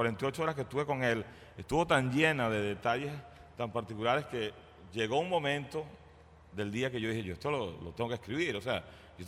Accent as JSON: {"language": "Spanish", "country": "Venezuela", "said": "Y nosotros, ¡hey, somos venezolanos!"}